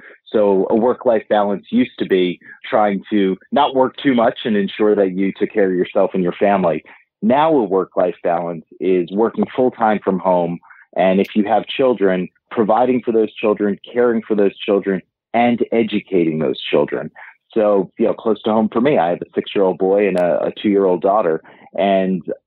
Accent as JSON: {"language": "English", "region": "New York", "country": "United States", "tie": "born or raised there", "said": "like my hometown of New York"}